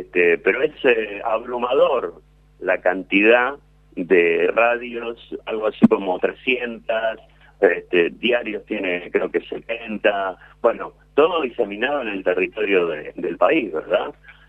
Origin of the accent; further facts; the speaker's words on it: Buenos Aires, Argentina; accent: porteño; así como seguramente ustedes identificarán mi acento porteño